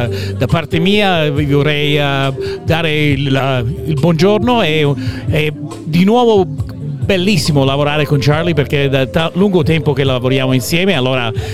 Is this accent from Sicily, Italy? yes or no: yes; Messina, Sicily, Italy; Guarda, sono siciliano pure io